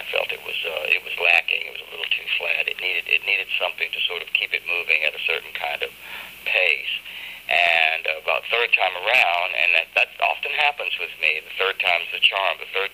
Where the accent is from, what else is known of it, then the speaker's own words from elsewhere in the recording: the South, United States; in Southern schools back in when I was growing up in Southern public schools